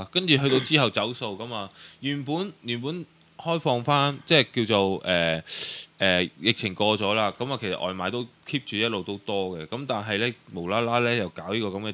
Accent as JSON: {"language": "Cantonese", "country": "Hong Kong", "said": "淨係依適應期係俾我哋港人嘅"}